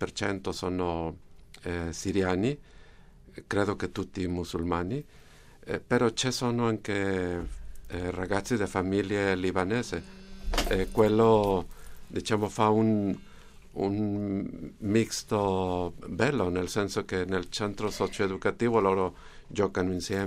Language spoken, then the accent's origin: Italian; Mexico; also born or lived in Japan; Ma diciamo, sono messicano, però ho lavorato quasi tutta la vita in Giappone, quindi...